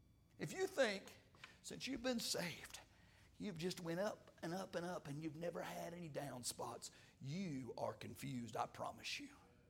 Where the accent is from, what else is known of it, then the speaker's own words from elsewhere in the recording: Arkansas, United States; I'm from Arkansas. I know about it. They got more rocks in Arkansas than they do soil.